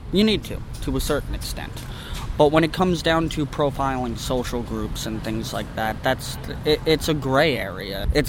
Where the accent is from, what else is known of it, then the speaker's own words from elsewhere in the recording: Florida, United States; I came in from Florida.